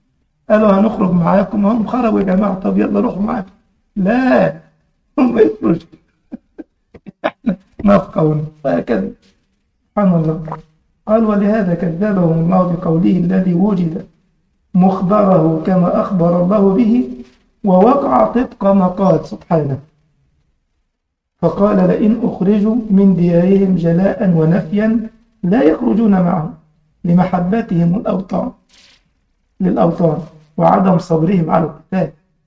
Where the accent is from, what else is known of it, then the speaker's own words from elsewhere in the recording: Egypt; كان زمان كده في مسلسل عندنا في مصر بتاع واحد اسمه سنبل